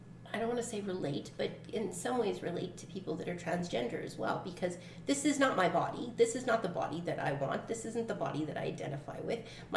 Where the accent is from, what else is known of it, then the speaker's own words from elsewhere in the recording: Canada; I mean, it's the polite thing. We're Canadian.